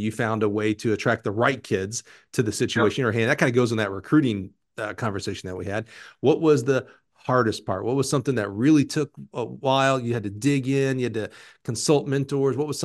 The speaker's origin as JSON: {"language": "English", "region": "Alabama", "country": "United States", "said": "I always tell people I'm from Alabama, so my vocabulary is a little limited here, right?"}